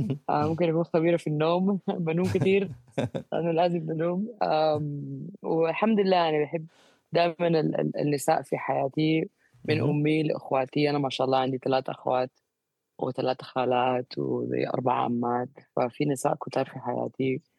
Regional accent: Sudan; أكبر نوع بتاع solidarity لينا كسودانيين جاء من السودانيين التانيين

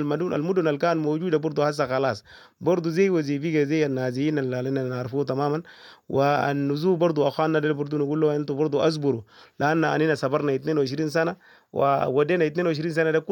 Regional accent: Sudan; نحن سودانيين

